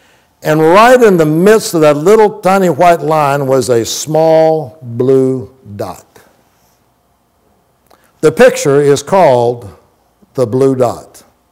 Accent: Florida, United States; When I was growing up in Florida, I heard stories about how that one day Florida is going to sink into the ocean

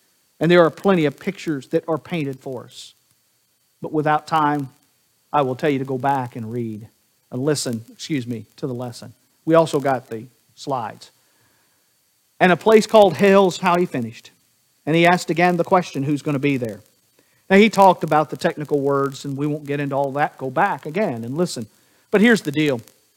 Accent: the Ozarks, United States; I grew up in the Ozarks. They call them, my wife will call them hills. We call them mountains.

